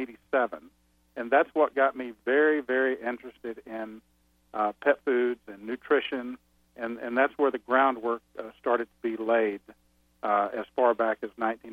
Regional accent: Texas, United States; born there; also born or lived in Albuquerque / Madison, Wisconsin; now in Lincoln, United States; Well, I live in Lincoln, Nebraska, and by birth, I'm a Texan. You may hear it in my voice a little bit.

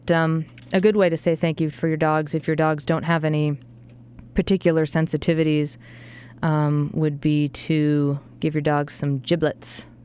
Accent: Massachusetts, United States; from Southampton, England to Plymouth, Mass., my home state

